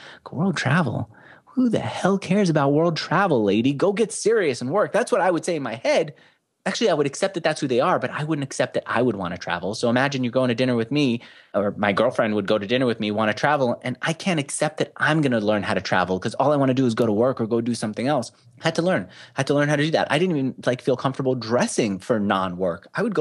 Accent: New York, United States; growing up in New York, you're really surrounded by the very liberal agenda, which is business is bad.

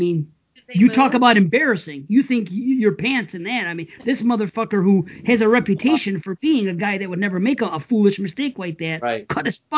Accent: Buffalo, New York, United States; I'm from Buffalo, so I see my share of snow. I've driven in it all my life.

